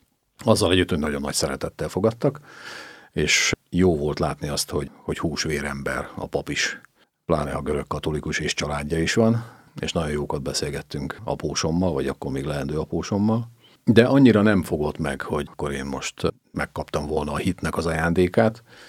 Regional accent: Hajdúvid, Hajdú-Bihar, Hungary; én egy hajdubihari kisfaluban éltem, mellette lévő városban, Hajdúböszörményben születtem, és egy olyan falu, amiről beszélünk, Hajdúvid

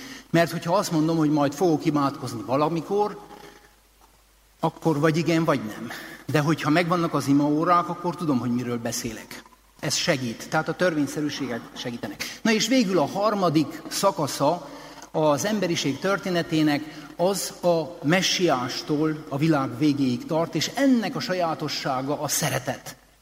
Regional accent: Székely Land, Romania; mert hogy én székely vagyok.

